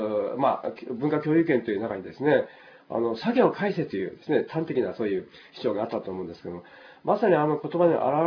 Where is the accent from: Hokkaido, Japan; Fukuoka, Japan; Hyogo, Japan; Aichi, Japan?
Hokkaido, Japan; born there; 北海道生まれの人間とはそういう共通していると思うんですけども、自分たちの文化の浅さといいますかね